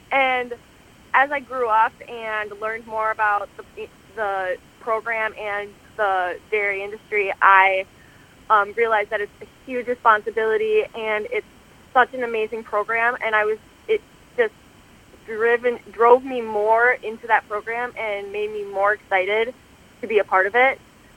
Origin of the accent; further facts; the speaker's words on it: Plainview, Minnesota, United States; Okay. So I'm from Plainview, Minnesota. It's a very small town. We have 3,000 people. I live outside of Plainview on my family's dairy farm.